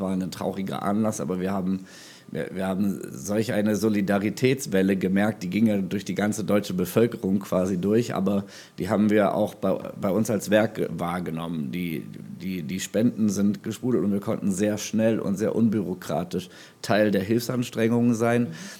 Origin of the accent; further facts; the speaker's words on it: Germany; Und ich habe erzählt, wie ich als Deutscher Motivation schöpfe für die Arbeit, die ich tue